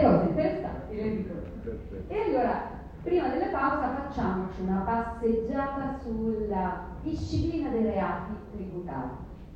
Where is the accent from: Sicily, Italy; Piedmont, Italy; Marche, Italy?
Sicily, Italy; tornare in Sicilia, perché come sapete sono siciliana